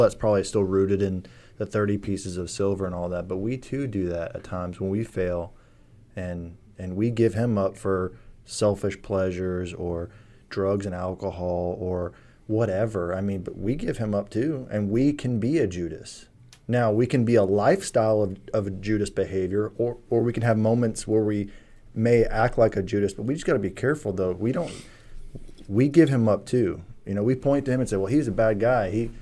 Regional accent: Houston, Texas, United States; also born or lived in Germany; I was born in Germany, and my mom just moved to the States. Eventually, she met my stepfather, who just happened to want to move to Texas. Just want to move there. So we moved there and moved to Houston.

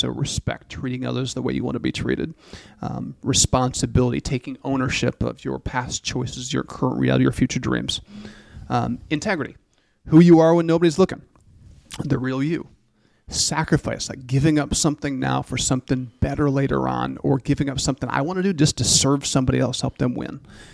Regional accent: Michigan, United States; I was raised in the Saginaw Bay of Michigan

